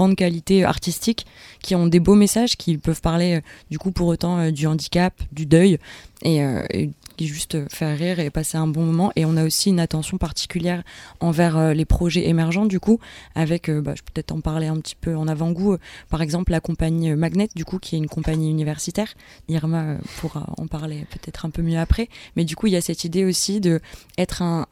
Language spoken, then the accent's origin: French; Blairville, Hauts-de-France, France; nous, on vient du village de Blairville. Du coup, ce qu'on parlait, c'est un village de 300 habitants.